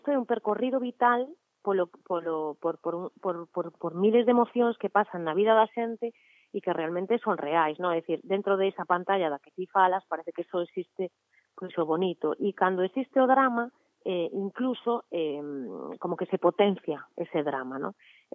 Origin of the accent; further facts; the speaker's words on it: Galicia, Spain; así como boa galega, relativizo todo